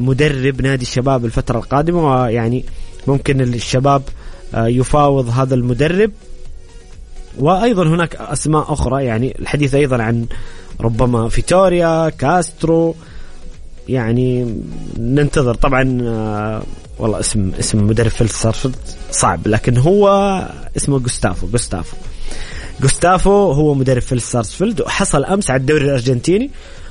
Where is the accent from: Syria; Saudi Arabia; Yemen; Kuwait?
Saudi Arabia; أعتقد حنا كسعوديين أبرز حدث رياضي هو الإعلان الرسمي